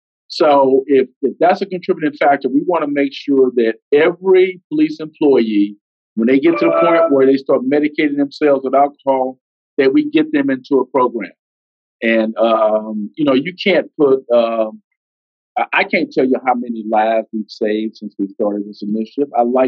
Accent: East St. Louis, Illinois, United States; I grew up in East St. Louis, Illinois.

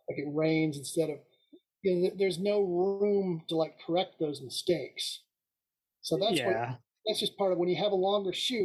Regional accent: Ohio, United States; moved away as an adult; now in Los Angeles, United States; When I moved to Los Angeles, you know, I came from Ohio originally.

